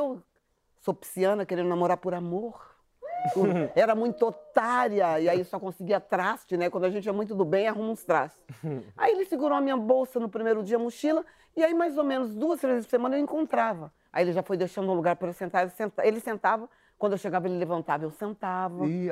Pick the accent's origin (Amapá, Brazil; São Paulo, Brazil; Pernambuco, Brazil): São Paulo, Brazil; que eu sou da periferia de São Paulo